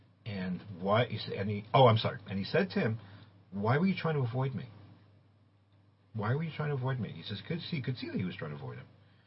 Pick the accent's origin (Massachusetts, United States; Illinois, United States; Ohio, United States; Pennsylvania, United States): Massachusetts, United States; Boston; I didn't do that because I was from Boston. People from Boston got a pass.